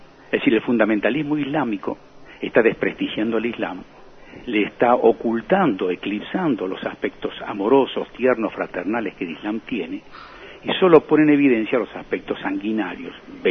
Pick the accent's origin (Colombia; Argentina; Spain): Argentina; Y yo, como argentino, que soy hijo de extranjeros que vinieron a este país y que aquí mis padres tuvieron que aprender el español